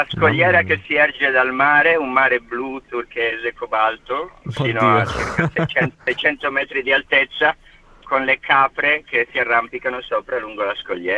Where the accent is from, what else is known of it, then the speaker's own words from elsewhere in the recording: Turin, Piedmont, Italy; now in Melbourne, Australia; io sono di origine napoletane, ma sono cresciuto a Torino.